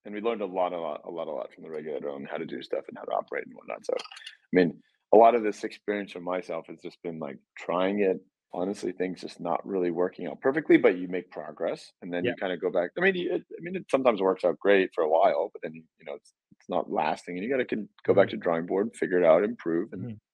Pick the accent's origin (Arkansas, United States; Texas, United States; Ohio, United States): Ohio, United States; I'm from Ohio. Yeah.